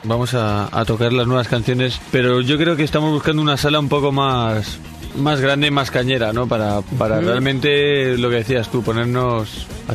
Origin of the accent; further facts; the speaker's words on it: Madrid, Community of Madrid, Spain; Claro, ya seguimos siendo madrileños.